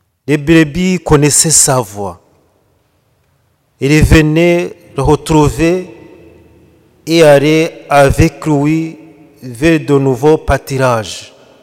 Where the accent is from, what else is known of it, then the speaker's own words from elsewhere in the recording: Rwanda; Et même chez nous, au Rwanda, il y a des bergers qui appellent les vaches